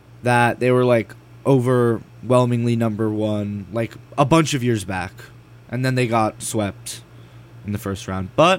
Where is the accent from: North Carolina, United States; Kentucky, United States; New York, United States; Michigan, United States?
New York, United States; being a New Yorker, Knicks fan, I appreciated that a lot.